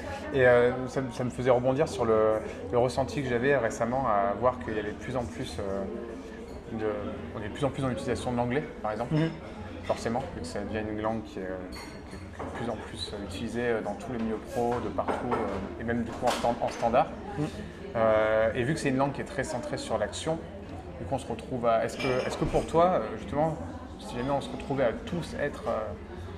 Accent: France; on est français à la base et qu'on vient d'une langue qui est très fournie en granularité de vocabulaire descriptif

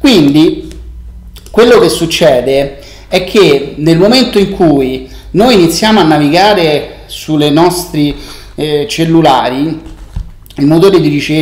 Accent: Rome, Lazio, Italy; la mia città di nascita, quindi io sono romano, metto Roma.

